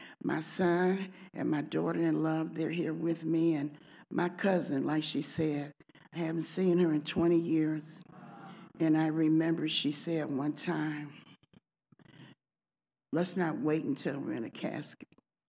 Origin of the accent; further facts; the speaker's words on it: Chicago, Illinois, United States; And we're from Chicago, and I'm in a women's ministry that has 31 women.